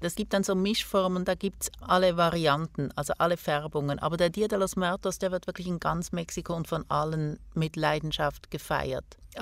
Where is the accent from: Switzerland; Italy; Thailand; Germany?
Switzerland; Also ich kann meine innere Schweizerin nicht ablegen